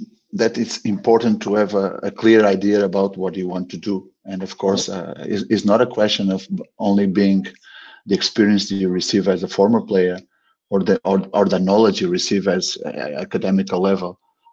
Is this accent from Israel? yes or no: no; Beja, Beja District, Portugal; After that, I went up to the under 70 and under 90s, all in my hometown club, Clube Desportivo de Beja.